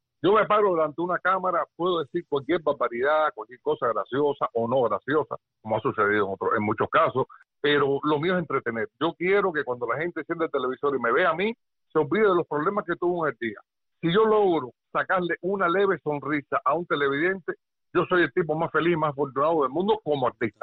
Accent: Cuba; Y entonces, como buen cubano

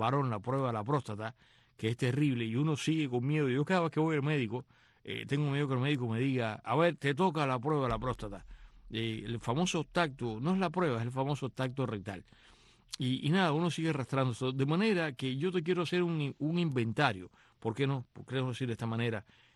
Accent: Cuba; born there; el año en que yo nací, todavía en Cuba

